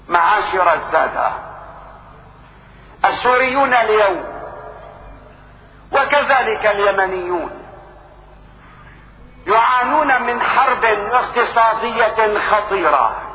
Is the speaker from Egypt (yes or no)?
no; Syria; لكننا كسوريين نفتخر بصمود الشرفاء في هذا الوطن